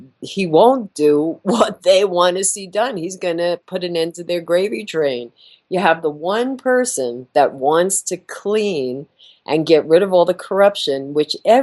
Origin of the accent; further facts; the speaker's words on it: New York, United States; And, you know, I'm from New York.